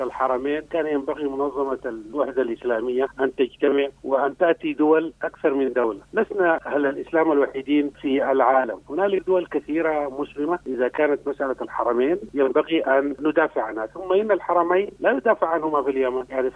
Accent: Sudan; وبالتالي ليس مهمتنا كسودانيين أن نبدأ في حرب الشيعة

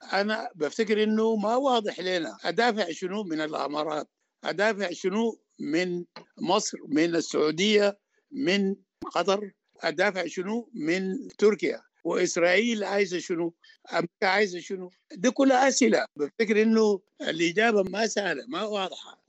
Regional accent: Sudan; يخونا نحن كسودانيين غنيين يخونا بالتنوع بتاعنا، فننصهر نعرف بعض ونفهم بعض، نخلق السودان اللي بيجمعنا كلنا.

